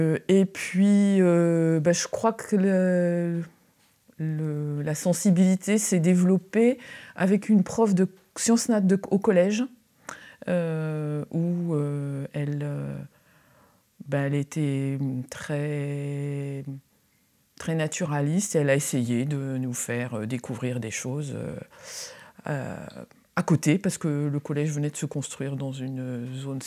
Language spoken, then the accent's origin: French; Orléans, Centre-Val de Loire, France; born there; Alors, je suis née à Orléans en 1960.